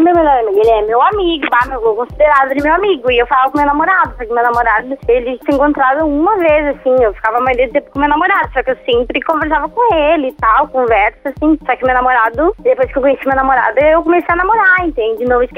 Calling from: Viamão, Rio Grande do Sul, Brazil; Eu falo de Viamão, é uma cidade próxima a Porto Alegre.

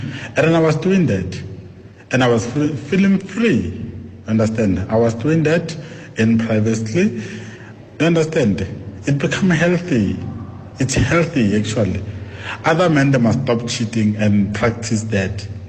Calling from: Johannesburg, Gauteng, South Africa; I am calling you from Joburg.

